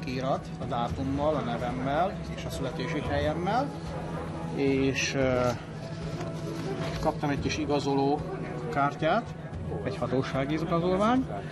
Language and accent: Hungarian; Oradea, Bihor, Romania; now in United States; A 86-os évben, 1986-ban elhagytam Romániát, és sikerült Ausztrián keresztül az Egyesült Államokba letelepedjek. Azóta itt élek, 93-ban megkaptam az amerikai állampolgárságot